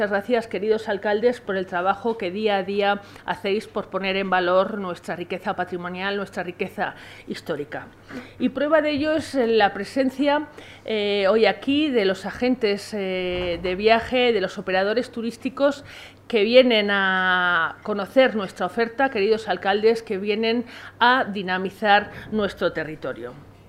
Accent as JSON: {"language": "Spanish", "region": "Castile and León", "country": "Spain", "said": "es un orgullo para nosotros como castellanos y leoneses el poder encontrarnos aquí esta mañana"}